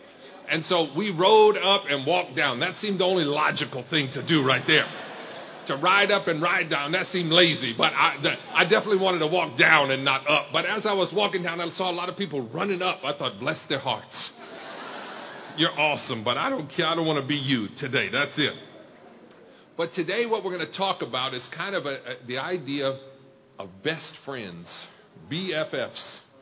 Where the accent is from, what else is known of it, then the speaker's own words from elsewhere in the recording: Detroit, Michigan, United States; born there; I was born in Detroit, but I live up in the north, and we don't have that much soul up there